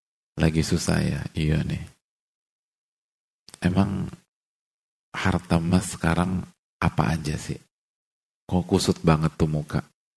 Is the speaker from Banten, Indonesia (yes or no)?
yes; BSD, Banten, Indonesia; Ya karena saya orang BSD, Pak Ustadz gitu.